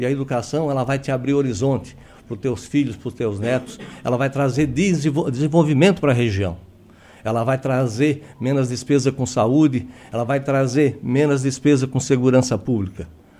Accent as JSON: {"language": "Portuguese", "town": "Morro da Fumaça", "region": "Santa Catarina", "country": "Brazil", "tie": "born or raised there", "said": "eu sou de Morro da Fumaça, nasci em Morro da Fumaça, então … tá? Nascido em Morro da Fumaça"}